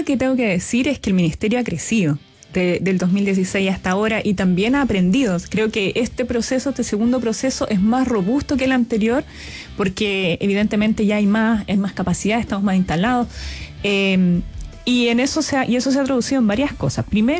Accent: Chile; A veces como chilenas, chilenos, nos cuesta valorar lo que hacemos como país.

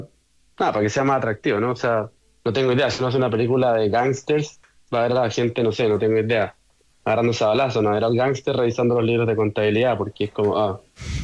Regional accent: Chile; porque soy de Chile y nada, se trabaja con productos chilenos que yo como chileno ni siquiera había visto antes de trabajar ahí.

